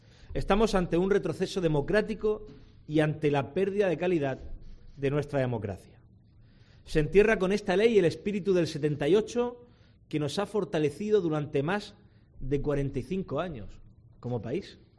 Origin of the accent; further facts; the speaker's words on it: Spain; Como españoles vemos cómo nuestro país se encamina a unas instituciones devaluadas